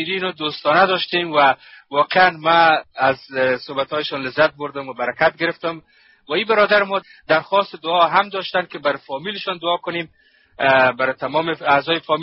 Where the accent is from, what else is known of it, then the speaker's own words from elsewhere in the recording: Afghanistan; ما ایماندار مسیح هستیم، ما افغان هستیم